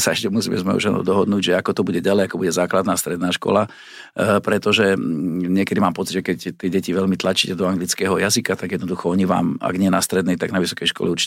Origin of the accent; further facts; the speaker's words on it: Trenčín, Trenčín Region, Slovakia; Mám už vo veku, že je ťažko transportovateľná z môjho rodného mesta Trenčína.